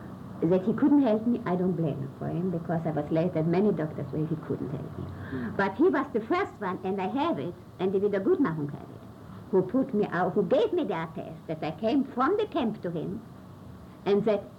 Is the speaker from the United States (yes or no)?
no; Poland; now in Germany; in Tirschenreuth, in this little town where I came to Germany from Poland.